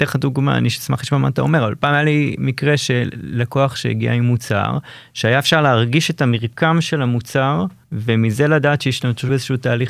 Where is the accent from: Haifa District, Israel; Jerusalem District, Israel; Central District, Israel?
Haifa District, Israel; Haifa; אני חיפאי במקור